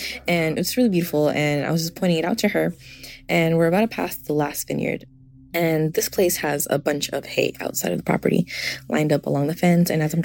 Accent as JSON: {"language": "English", "region": "California", "country": "United States", "said": "I'm from California, and I stay in the Bay Area."}